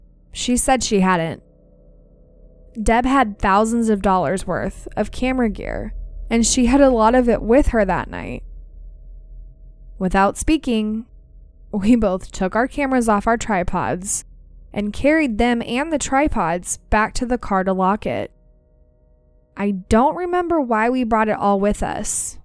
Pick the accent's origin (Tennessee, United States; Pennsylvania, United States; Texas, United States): Tennessee, United States; Townsend; I'm almost 60 years old, and I'm a wildlife and landscape photographer from East Tennessee. I'm from Townsend, which is located in the Smoky Mountains.